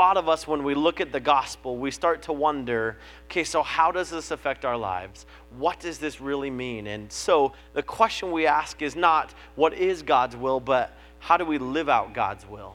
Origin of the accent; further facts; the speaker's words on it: Billings, Montana, United States; I grew up in Billings, and so we had these amazing things called the rims.